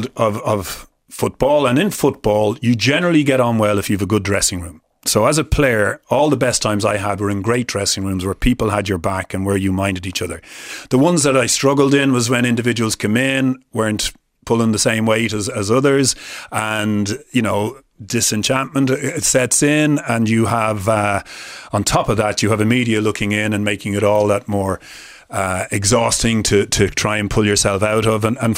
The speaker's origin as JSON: {"language": "English", "town": "Dublin", "region": "Leinster", "country": "Ireland", "tie": "born or raised there", "lives_now": "Tipperary, Ireland", "said": "and I grew up with them in Crumlin in Dublin, but in Parrystown."}